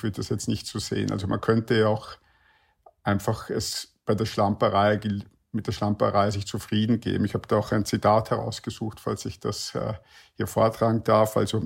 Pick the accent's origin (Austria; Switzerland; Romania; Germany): Austria; Vienna; Ich komme ja aus Wien und das ist eine Stadt, in der die Schlamperei nicht nur toleriert wird, sondern eigentlich gerechtfertigt